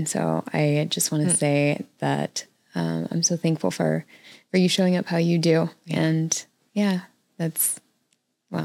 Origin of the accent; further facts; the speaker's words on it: Las Vegas, Nevada, United States; Yeah. Born and raised in Las Vegas. So it's interesting because people say, you know, what was it like growing up in Las Vegas?